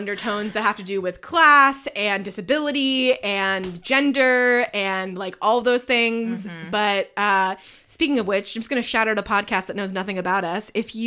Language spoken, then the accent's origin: English; California, United States; as a California girl who grew up, born and raised in the Bay Area